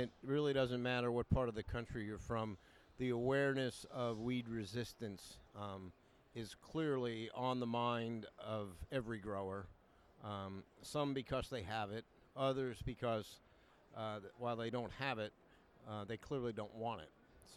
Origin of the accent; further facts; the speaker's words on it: Ohio, United States; I'm from Ohio, we have a lot of mare's tail issues.